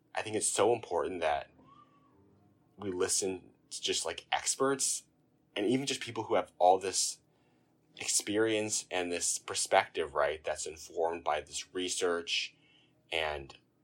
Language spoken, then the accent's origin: English; Illinois, United States; now in Oberlin, United States; cause I come from Southern Illinois, and it's kind of similar to where I am now